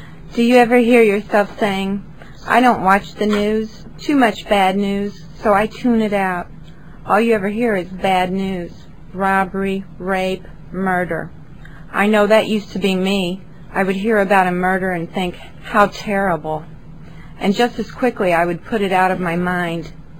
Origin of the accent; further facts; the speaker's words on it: Missouri, United States; I am from the Show Me State, and I need to be shown why Missouri needs to follow suit with a moratorium when we have no cases.